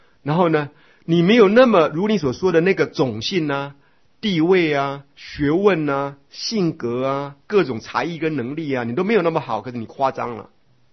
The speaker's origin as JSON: {"language": "Chinese", "country": "Taiwan", "said": "我是一个台湾人，可是国语又被自己修正的成很不像台湾人"}